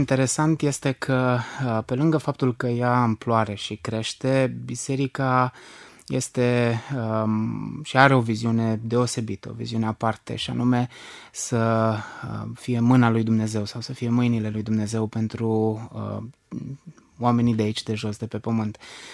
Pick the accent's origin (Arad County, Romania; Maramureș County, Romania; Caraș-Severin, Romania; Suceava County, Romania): Arad County, Romania; Curtici; now in Constanța, Romania; sunt originar din Curtici, din județul Arad, de pe granița de vest